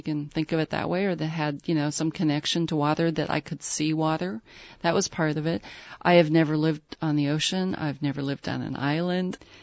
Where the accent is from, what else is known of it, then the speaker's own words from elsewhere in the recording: Minnesota, United States; moved away; Because I grew up in Minnesota, I was used to seeing water everywhere. And when I moved away, that was the one thing that I kept missing.